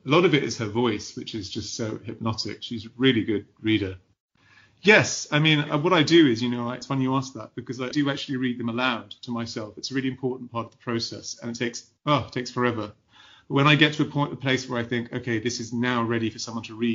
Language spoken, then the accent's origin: English; Cyprus; I grew up in Cyprus and Greek mythology is very much in the air there.